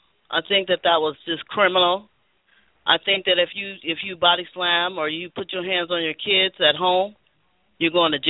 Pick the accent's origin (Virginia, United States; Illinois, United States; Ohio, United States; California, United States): California, United States; Fresno; I'm from Fresno. California.